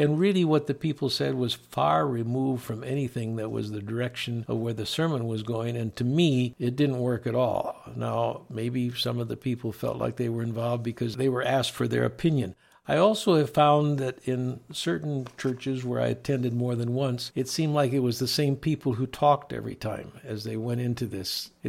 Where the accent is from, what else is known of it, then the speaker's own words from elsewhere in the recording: Chicago, Illinois, United States; I'm from the Chicagoland area. There are many universities, colleges there.